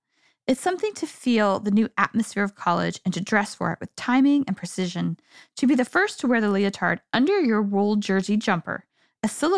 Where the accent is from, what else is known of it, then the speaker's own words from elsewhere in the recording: New York, United States; as New Yorker, black is the obvious answer for me.